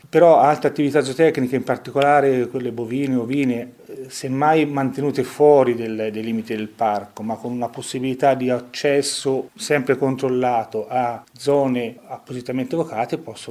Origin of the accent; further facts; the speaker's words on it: Caprese Michelangelo, Tuscany, Italy; born there; io sono di origine, sono nato a Caprese Michelangelo, quindi Alta Val Tiberina